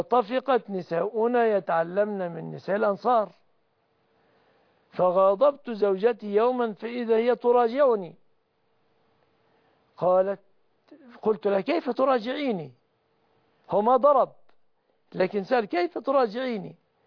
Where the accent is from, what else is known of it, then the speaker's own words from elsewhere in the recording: Egypt; بلادنا مصر